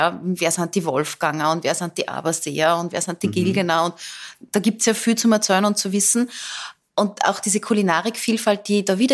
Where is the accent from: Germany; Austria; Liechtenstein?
Austria; Upper Austria; ich bin am Attersee groß geworden, ich habe da einen irrsinnigen Bezug dazu.